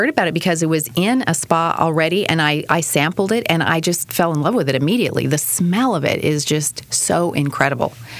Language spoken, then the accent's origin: English; Portland, Oregon, United States; moved away as an adult; also born or lived in New Orleans; Originally, I'm from Portland, Oregon. Uh-huh. And then I migrated here through New Orleans. And so I was in New Orleans for about 8 years, and now we've been here for about a year.